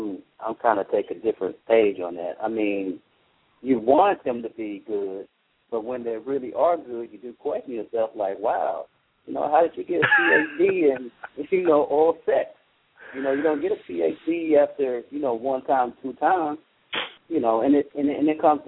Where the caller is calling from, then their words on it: Washington, District of Columbia, United States; Well, actually, no, I'm calling from, I'm in D.C.